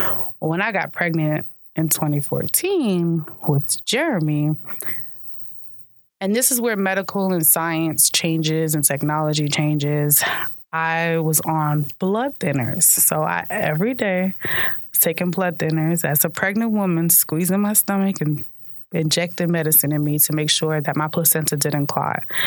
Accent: Brooklyn, New York, United States; born there; now in Kissimmee, United States; I was born in Brooklyn. I moved to Poinciana, Central Florida in 2000. And I've been here ever since.

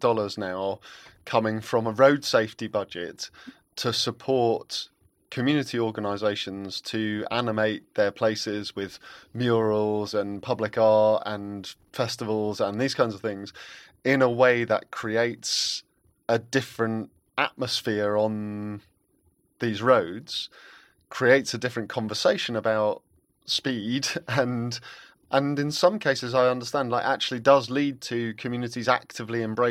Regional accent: London, United Kingdom; I think it's so fascinating as a Londoner when the clean air zones, ultra low emission zones come in London

